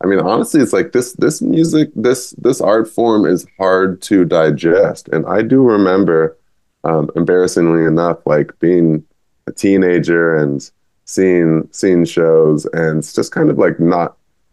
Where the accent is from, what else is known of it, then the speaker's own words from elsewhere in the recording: Berkeley, California, United States; I think just being here in the Bay Area, I was raised in Berkeley, the community